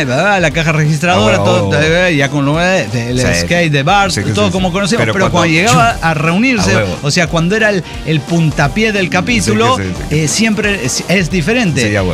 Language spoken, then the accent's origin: Spanish; Mexico; now in United States; ese producto no está disponible en mi país porque es que soy mexicano, pero estoy en el gringo